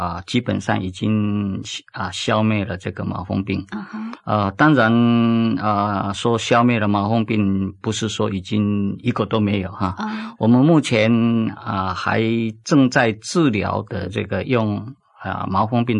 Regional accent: Taiwan; 所以我觉得说作为一个台湾人应该多多来照顾

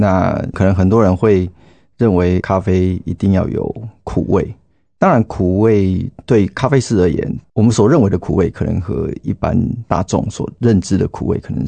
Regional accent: Taichung, Taiwan; born there; 我只记得我是在台中市出生。那在台中的时候，我们家自己就有经营一个店，只是我忘了它是摩托车或者是单车。

